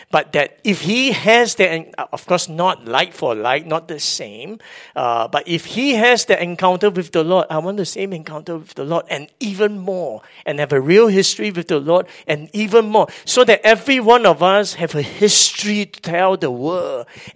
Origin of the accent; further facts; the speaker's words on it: Kansas City, Missouri, United States; now in Singapore; You know, when I came here from Kansas City, God put the dreams in my heart to do 24-7.